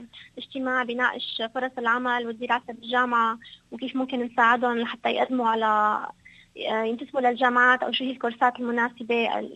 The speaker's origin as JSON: {"language": "Arabic", "country": "Syria", "said": "يعني نحن كسوريين بنحب بعض كتير"}